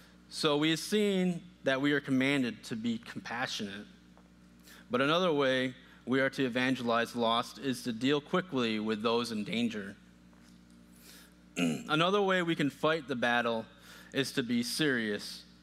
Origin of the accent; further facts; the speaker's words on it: New York, United States; So for example, I grew up Catholic in the Catholic Church in upstate New York.